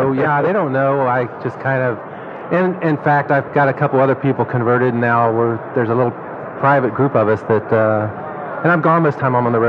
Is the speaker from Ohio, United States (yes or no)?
yes; Ohio, United States; No, I'm from Ohio.